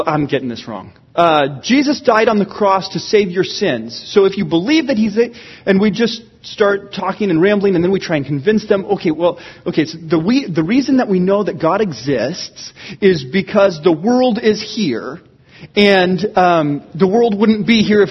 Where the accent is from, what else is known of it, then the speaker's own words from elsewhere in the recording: Seattle, Washington, United States; I grew up in the Seattle area.